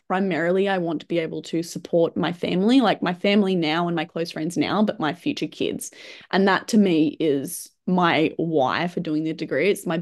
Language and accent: English; Tasmania, Australia; I'm originally from Tasmania. I'm 26 years old.